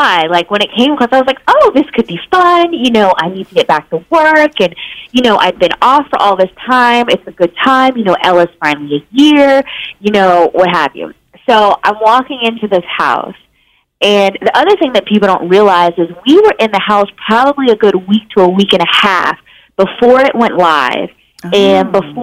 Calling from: Los Angeles, California, United States; time yet again, and I am calling in from Los Angeles.

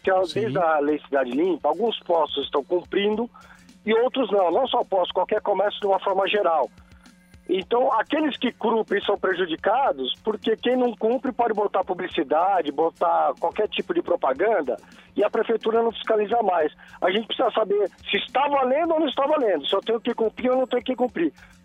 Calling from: São Paulo, Brazil; Eu sou da Zona Sul.

